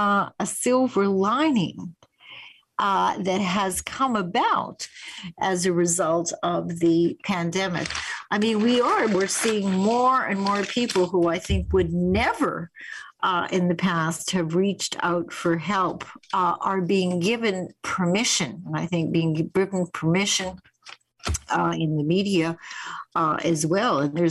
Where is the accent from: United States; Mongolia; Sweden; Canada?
Canada; Winnipeg, Manitoba; I was growing up in Winnipeg as a little girl